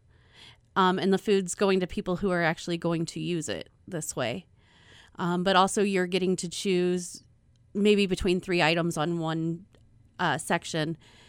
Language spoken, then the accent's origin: English; St. Louis, Missouri, United States; now in Roseburg, United States; No, we moved here in May. I am from St. Louis.